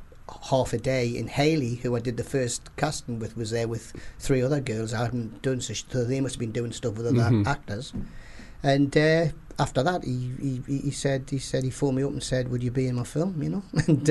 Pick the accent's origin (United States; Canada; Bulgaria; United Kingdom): United Kingdom; North East England; accent: Geordie; I'm Geordie.